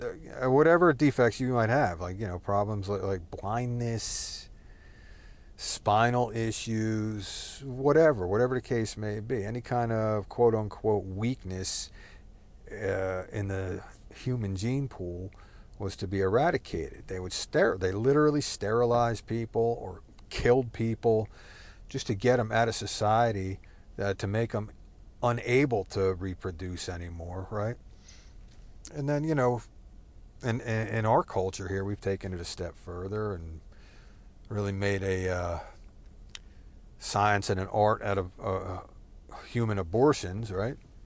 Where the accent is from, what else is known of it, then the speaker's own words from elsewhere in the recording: Texas, United States; accent: Texas; I'm a Texan. Yeah, I got Texas accent. I got Southern accent. I got hillbilly accent. I also got Jersey accent, you know?